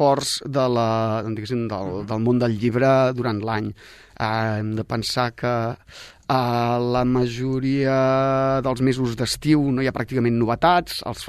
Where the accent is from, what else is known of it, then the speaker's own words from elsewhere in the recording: Sabadell, Catalonia, Spain; jo soc molt provincià, soc molt de Sabadell, no?